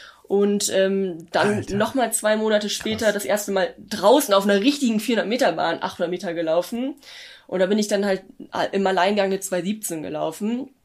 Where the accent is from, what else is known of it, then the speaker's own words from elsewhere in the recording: Löningen, Lower Saxony, Germany; in einer normalen Turnhalle in Löning, in meiner Heimat